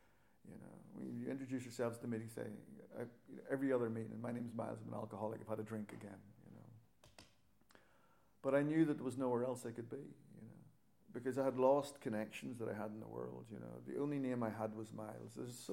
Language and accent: English; Ireland; now in Reading, United Kingdom; You might be able to tell that I'm not from Reading originally, and I come from Ireland